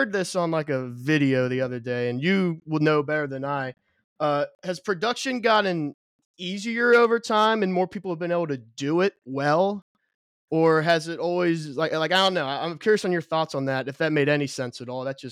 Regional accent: Cincinnati, Ohio, United States; Like I'm from Cincinnati, and like, we don't have really any music scene here

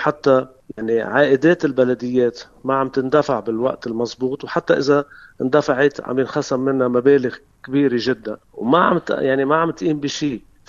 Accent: Falougha, Mount Lebanon, Lebanon; نحن بإطار بلدتنا بلدة فلوغة نحن أكيد عم نأمن الدعم الكامل للمصلحة

